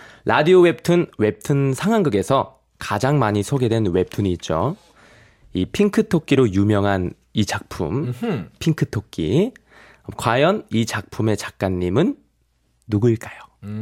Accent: Ulsan, South Korea; 그냥 울산.

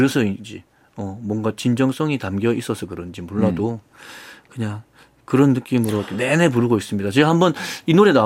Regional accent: United States; 미국에서 왔어.

